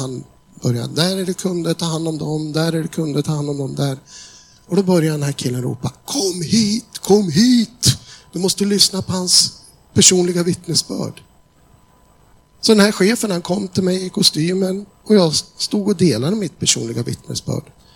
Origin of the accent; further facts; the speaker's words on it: Sweden; Vi berättar att vi kommer ifrån Sverige.